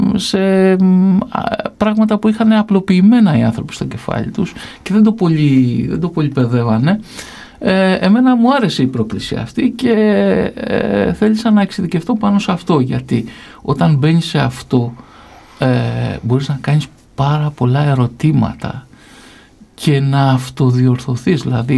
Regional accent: Argos, Peloponnese, Greece; Εγώ γεννήθηκα και μεγάλωσα στο Άργος. Το Άργος είναι μια πόλη στην Πελοπόννησο η οποία έχει όλα τα χαρακτηριστικά της μικροαστικής επαρχιωτικής πόλης.

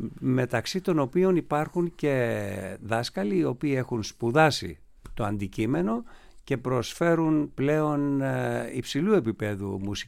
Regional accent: Corfu, Ionian Islands, Greece; moved away; όπως χρειαστήκαμε εμείς την εποχή εκείνη που φύγαμε από την Κέρκυρα και σχεδόν αρχίσαμε πάλι να μελετάμε από την αρχή.

